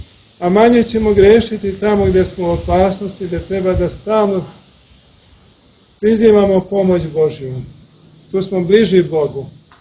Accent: Serbia; Ako učinimo ono što ne smemo kao hrišćani, kao pravoslavni Srbi da učinimo i što nisu učinili naši preci.

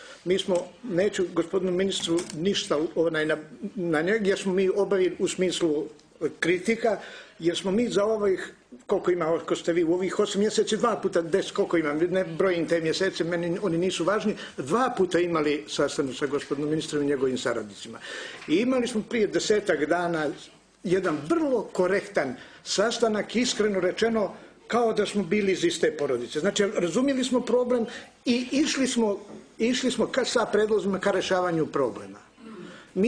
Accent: Bar, Bar Municipality, Montenegro; i dolazim iz Bara

